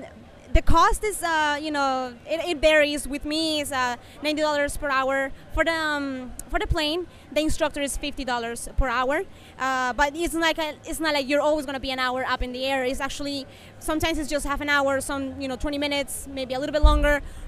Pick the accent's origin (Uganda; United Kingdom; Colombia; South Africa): Colombia; now in Tampa, United States; Okay, so I'm originally from Colombia. I moved here 7 years ago, and I've been living in Tampa for all those 7 years.